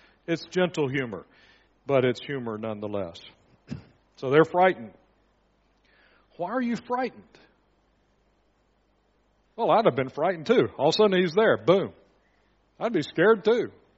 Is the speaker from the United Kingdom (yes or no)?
no; Indonesia; When I was a child growing up in Indonesia, I was very young. I was 5 or 6.